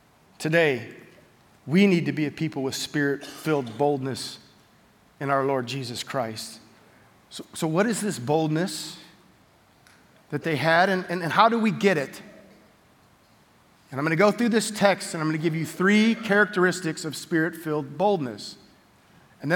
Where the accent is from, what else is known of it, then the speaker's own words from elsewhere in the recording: Cleveland, Ohio, United States; This would be like me, you guys know I'm from Cleveland, right?